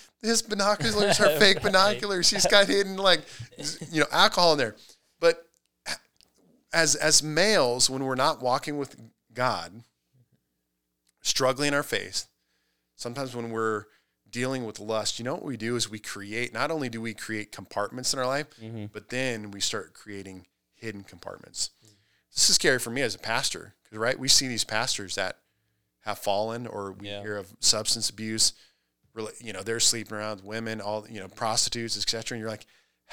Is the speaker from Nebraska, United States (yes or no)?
yes; Nebraska, United States; one time I went to a Nebraska football game, because I'm from Nebraska.